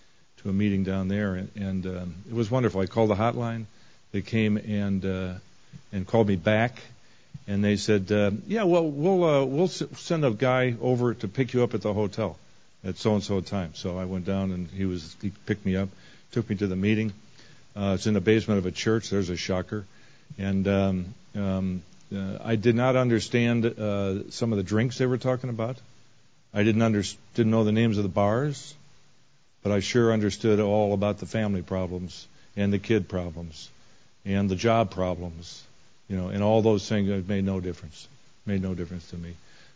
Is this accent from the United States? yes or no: yes; United States; they immediately realize that I'm American, I do not speak Norwegian, and they switch the meeting to English.